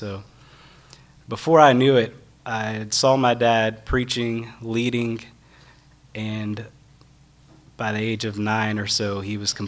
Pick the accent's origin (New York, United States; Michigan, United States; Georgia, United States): Georgia, United States; which totally threw me off because I'm from Georgia, so I wasn't expecting that.